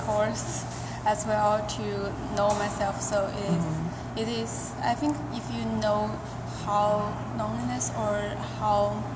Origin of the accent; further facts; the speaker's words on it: China; English is a second language; moved away as an adult; now in Vancouver, Canada; And I'm coming from China.